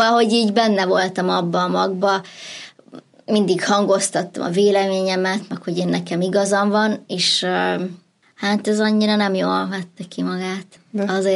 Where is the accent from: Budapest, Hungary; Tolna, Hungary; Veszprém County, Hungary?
Budapest, Hungary; Én budapesti vagyok, mindenki azt hiszi, hogy vidéki vagyok